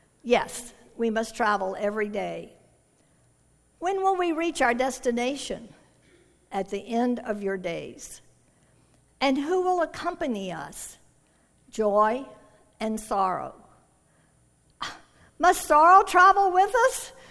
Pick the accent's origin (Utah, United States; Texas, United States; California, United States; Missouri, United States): Texas, United States; Houston; now in Tucson, United States; And so I grew up in Houston, Texas, where it's very humid.